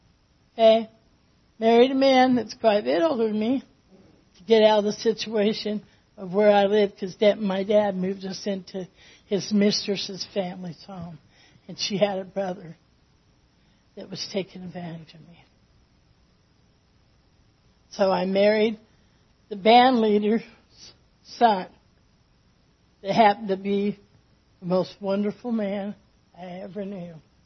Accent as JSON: {"language": "English", "town": "Oakland", "region": "Oregon", "country": "United States", "tie": "born or raised there", "said": "I was raised on a farm. I had a father that was very strict. I was raised in Oakland, Oregon."}